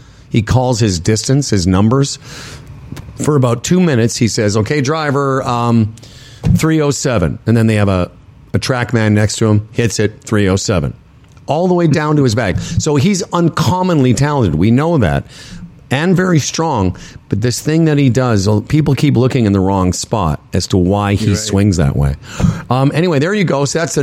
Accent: Canada; I told him I was from Canada.

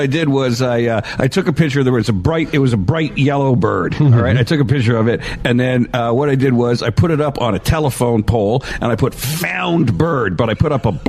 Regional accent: South Africa; born there; I was born in South Africa

